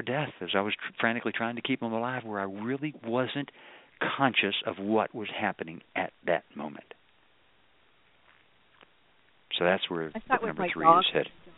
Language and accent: English; Kentucky, United States; She was from South Carolina, and I'm from Kentucky.